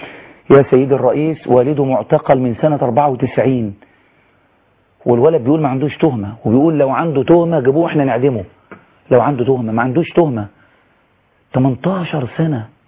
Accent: Egypt; احنا كلنا مصريين

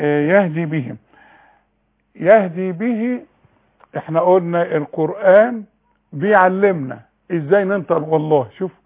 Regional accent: Faqous, Sharqia Governorate, Egypt; انا من فاجوس. امي من فاجوس وابويا من

